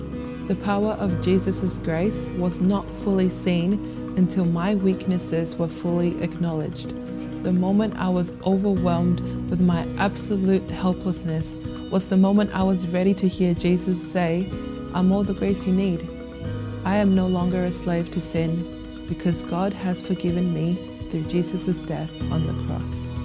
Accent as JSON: {"language": "English", "country": "Christmas Island", "tie": "born or raised there", "said": "I was born and brought up on Christmas Island as a Buddhist, but through missionaries who visited the island, my family and I were converted to Christianity."}